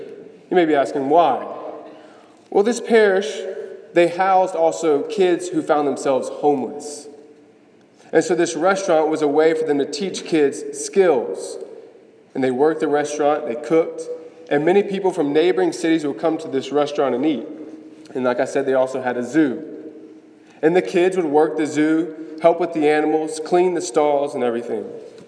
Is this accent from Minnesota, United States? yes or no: no; Gulfport, Mississippi, United States; I'm originally from Gulfport. I'm 25 years old.